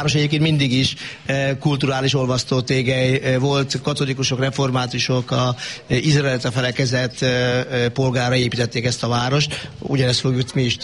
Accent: Pápa, Veszprém County, Hungary; nem csak mi pápaiak vagyunk itt

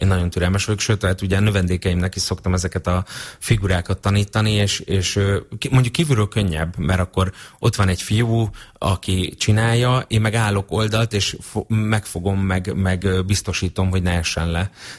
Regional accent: Soroksár, Budapest, Hungary; Hát ezt mi sokat gyakoroltuk nálunk otthon Soroksáron a Füvön.

